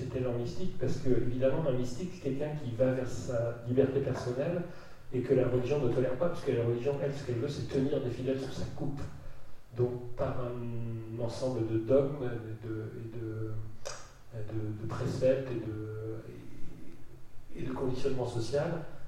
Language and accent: French; Pays de la Loire, France; je suis de Vendée et que c'est un département très catholique